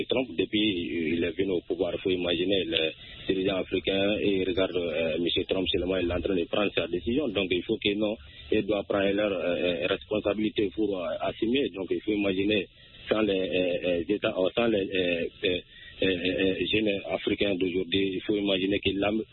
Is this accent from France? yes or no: no; Sounikeni, Mali; Je vous appelle depuis dans mon village natal à Sounikeni.